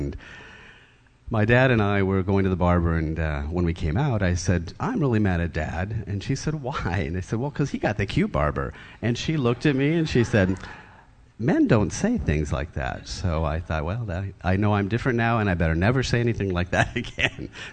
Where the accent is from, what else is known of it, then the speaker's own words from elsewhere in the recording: Phoenix, Arizona, United States; moved away; also born or lived in Ohio; I was born in Ohio, but I grew up in Phoenix, and then moved to California when I started working for the airlines, and I grew up Lutheran